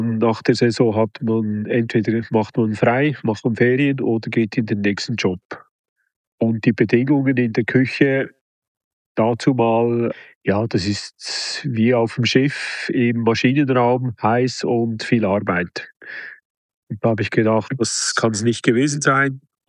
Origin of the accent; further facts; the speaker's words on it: Switzerland; also born or lived in Burgdorf / St. Moritz / Zuoz; Ich bin aufgewachsen in der Schweiz an mehreren Orten. Das heißt Sankt Staat, das heißt Burgdorf, St. Moritz, und ich war noch in Zuoz.